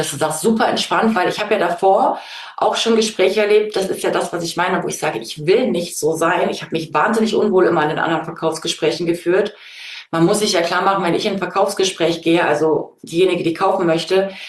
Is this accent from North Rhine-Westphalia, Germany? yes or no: yes; North Rhine-Westphalia, Germany; also born or lived in Saxony; Genau, NRW Münster, also zwischen Münster, Steinfurt und Rheine wohne ich. Aber ich bin tatsächlich geboren in Sachsen.